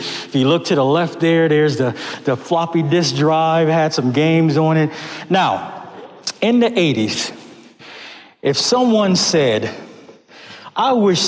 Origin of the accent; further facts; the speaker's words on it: Buffalo, New York, United States; I grew up in Buffalo, so we were able to get a couple Canadian channels